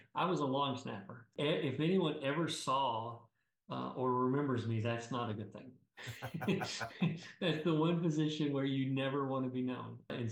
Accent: Tennessee, United States; Well, so I grew up in East Tennessee and went to the University of Tennessee.

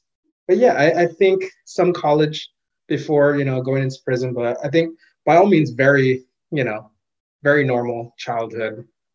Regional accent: Los Angeles, California, United States; Born and raised in Los Angeles, you know, and to a comfortable middle-class family.

